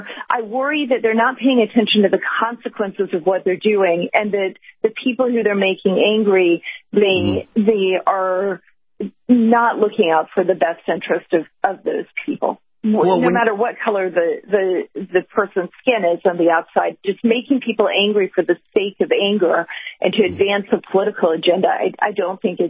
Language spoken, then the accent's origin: English; Atlanta, Georgia, United States; I grew up in Atlanta